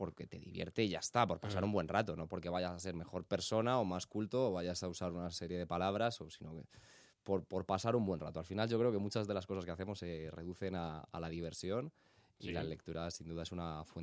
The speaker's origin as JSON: {"language": "Spanish", "town": "Madrid", "region": "Community of Madrid", "country": "Spain", "said": "Yo soy de Madrid y yo estudiaba en la Universidad Carlos III, en Getafe."}